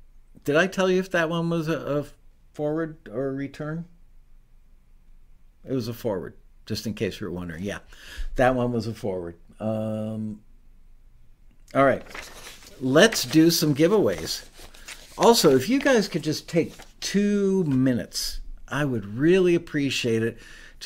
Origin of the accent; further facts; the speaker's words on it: Ottawa, Illinois, United States; cause I grew up in Ottawa, Illinois, and the Fox River and the Illinois River actually met in beautiful downtown Ottawa, Illinois.